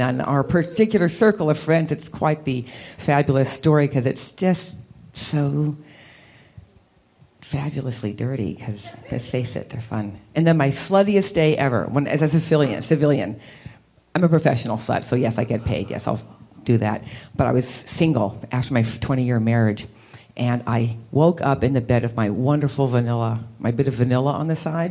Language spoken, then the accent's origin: English; California, United States; because I'm from the Northern California area. I'm not an Angelino